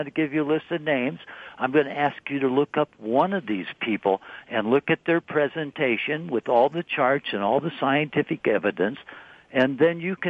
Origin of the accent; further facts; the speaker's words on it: Berkeley, California, United States; Hey, I'm from Berkeley. I mean, I've been a progressive all my life.